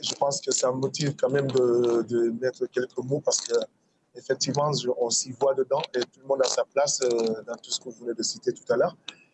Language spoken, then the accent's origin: French; Senegal; je suis sénégalais, habite au sud du pays, dans un village qui s'appelle Kabadou.